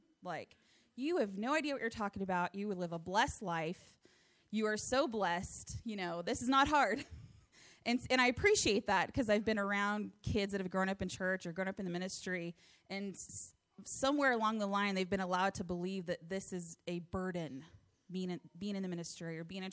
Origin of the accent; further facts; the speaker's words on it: United States; we are American. So, you know, we're so lighthearted and we're not as serious as other countries are about things like this.